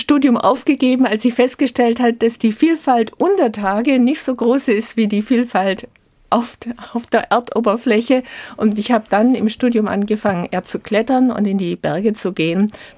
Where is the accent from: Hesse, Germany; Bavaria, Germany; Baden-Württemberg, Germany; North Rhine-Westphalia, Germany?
Baden-Württemberg, Germany; Ich bin auf der Schwäbischen Alb aufgewachsen.